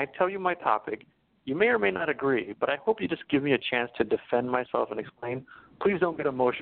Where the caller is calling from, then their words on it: Los Angeles, California, United States; in Los Angeles, the greatest caller in the history of radio.